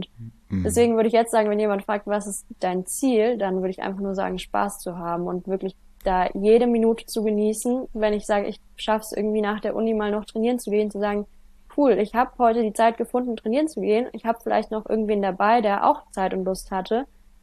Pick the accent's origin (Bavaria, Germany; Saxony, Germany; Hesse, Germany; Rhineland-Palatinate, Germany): Bavaria, Germany; Heideck; ich komme aus Heideck